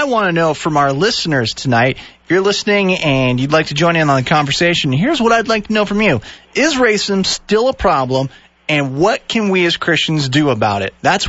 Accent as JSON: {"language": "English", "country": "Canada", "tie": "born there", "said": "A, I was born in Canada, and B, my"}